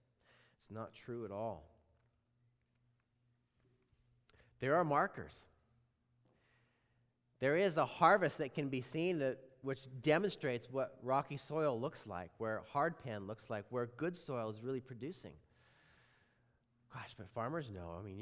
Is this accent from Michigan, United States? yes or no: no; Montana, United States; was speaking to followers in Montana, okay? My home state.